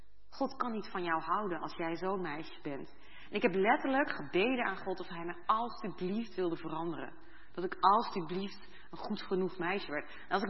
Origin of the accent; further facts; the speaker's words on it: Hoevelaken, Gelderland, Netherlands; Nou, ik ben zelf opgegroeid in Hoevelaken, kennen jullie wel, hè? Wat een lieflijk dorpje, tegen de Veluwe, heel mooi.